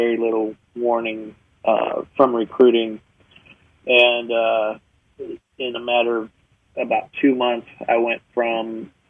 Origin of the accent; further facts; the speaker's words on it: Colorado, United States; I at least got to go to the state I wanted to go to, my home state of Colorado.